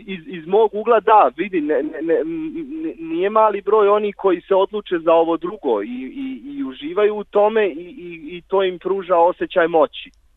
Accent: Bosnia & Herzegovina; also born or lived in Belgrade; now in Budapest, Hungary; ja sam rodom iz Bosne, ali mene jako kupio taj vojvođanski predeo

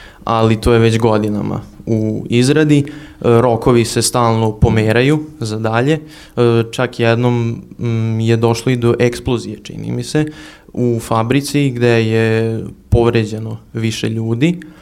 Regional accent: Zrenjanin, Vojvodina, Serbia; ali želim da ostanem, pošto ovo je ipak moj rodni grad, ovde imam mnogo porodice, prijatelja i slično

